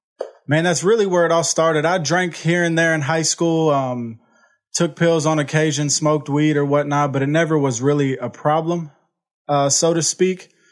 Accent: Houston, Texas, United States; I'm from Houston, Texas. I grew up in an amazing family. I'm a middle child.

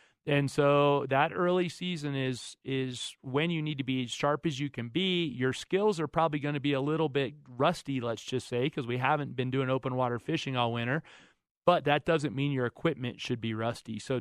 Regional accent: Florida, United States; let's say you're going to Florida, my home state, or Texas, or someplace where you're going to be fishing coastal waters.

